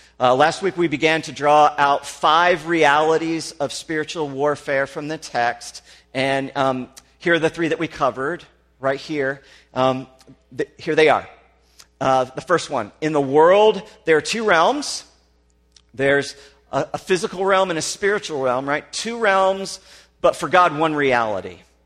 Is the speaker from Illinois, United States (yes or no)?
yes; Illinois, United States; And so I'm from Southern Illinois, so I might as well be from Kentucky, okay? And so we say y'all, and we say all y'all